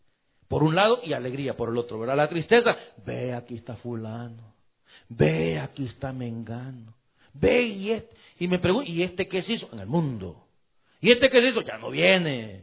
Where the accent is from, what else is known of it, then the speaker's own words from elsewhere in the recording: El Salvador; born there; mi país, donde yo nací, El Salvador